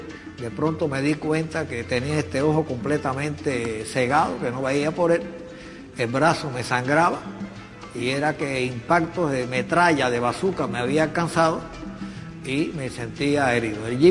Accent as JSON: {"language": "Spanish", "town": "Aguacate", "region": "Matanzas", "country": "Cuba", "tie": "born or raised there", "said": "el pueblo de Aguacate, que es mi pueblo natal"}